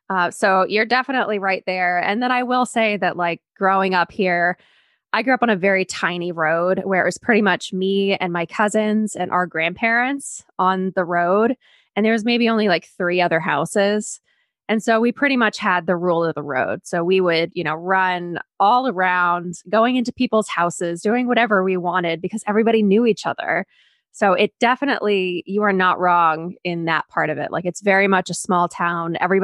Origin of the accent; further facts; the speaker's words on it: Maine, United States; Kind of. I mean, it's, don't get me wrong, it's very picturesque, but I feel like there's two sides to the state.